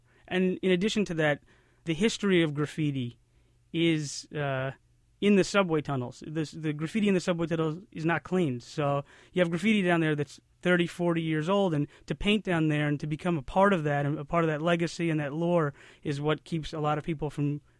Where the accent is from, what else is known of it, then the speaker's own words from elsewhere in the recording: Brooklyn, New York, United States; Yes, I am. I'm born and raised in Brooklyn, and I've lived in the city for 33 years now.